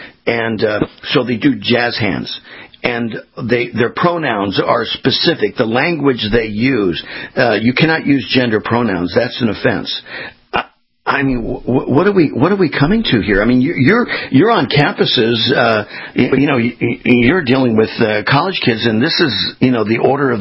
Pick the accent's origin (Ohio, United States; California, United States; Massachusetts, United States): California, United States; And I'm a West Coast guy. I'm born and raised in California. I go to New York for the first time, order a cup of coffee.